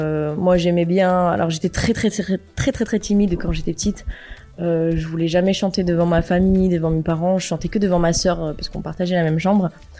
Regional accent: Hauts-de-France, France; Je viens d'une petite commune à 15 minutes de Lille. Mais j'ai toujours habité depuis mon enfance dans le coin. J'ai souvent emménagé à droite, à gauche, mais toujours dans mon nord.

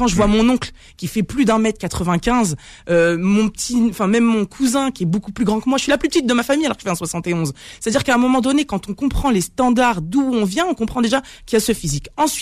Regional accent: Nantes, Pays de la Loire, France; je viens de province, je viens de Nantes

